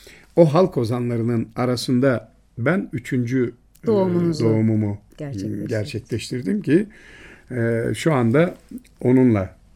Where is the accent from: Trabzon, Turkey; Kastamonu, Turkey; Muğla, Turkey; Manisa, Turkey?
Muğla, Turkey; accent: Muğla; Ben bir Muğlalı'yı görmediğim zaman hemen şivem gider.